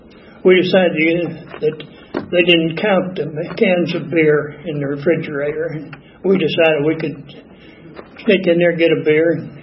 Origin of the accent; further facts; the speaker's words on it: Bozeman, Montana, United States; born there; also born or lived in Iowa; I was born in Bozeman, Montana, at my grandmother's house, because my father was in the hospital there recovering from tuberculosis.